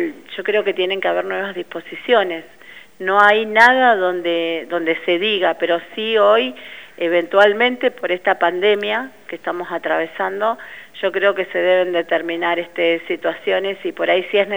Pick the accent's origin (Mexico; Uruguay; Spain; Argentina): Argentina; Zapala, Neuquén; porque somos acá de Zapala